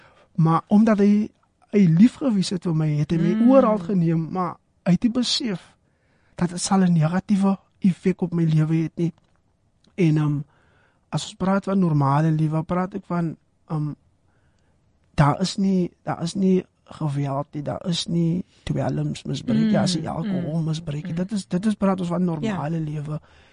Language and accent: Afrikaans; Western Cape, South Africa; soos ek groot geword het in Verhullepark, jy weet, en ek dink reg oor die Skaap, die Kaapse Skiereiland